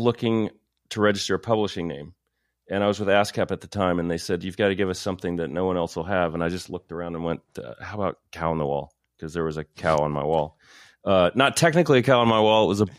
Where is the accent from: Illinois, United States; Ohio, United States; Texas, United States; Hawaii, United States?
Texas, United States; Paris; I did. I grew up in Paris, Texas, I was a child of the 70s, and there was no internet in the small town of Paris, Texas.